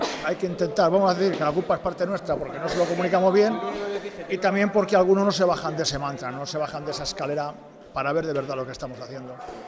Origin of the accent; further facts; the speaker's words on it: Aranda de Duero, Castile and León, Spain; Yo como ganadero vivo soy de Soria, pero de aquí al lado, de Aranda de Duero, y si estoy en Langa es porque me dedico al porcino